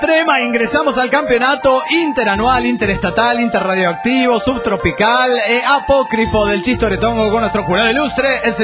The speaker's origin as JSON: {"language": "Spanish", "town": "Granollers", "region": "Catalonia", "country": "Spain", "said": "de Granollers, España."}